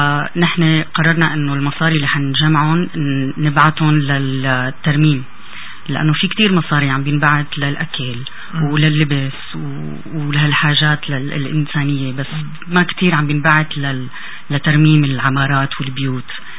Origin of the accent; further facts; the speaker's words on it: Syria; بيخصنا يعني نحن كسوريين.